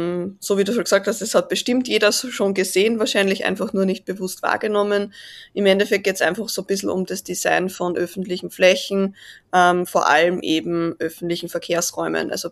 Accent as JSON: {"language": "German", "country": "Austria", "said": "komme aus Österreich, wie man sicherlich auch an meinem Dialekt hört."}